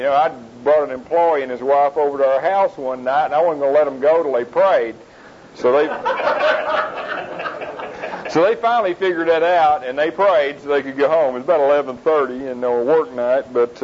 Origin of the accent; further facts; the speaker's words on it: Forney, Texas, United States; I'm a businessman from Forney, Texas